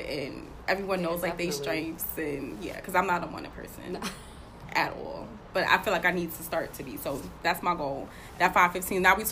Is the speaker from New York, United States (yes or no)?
yes; Long Island, New York, United States; growing up on Long Island, that's our mall.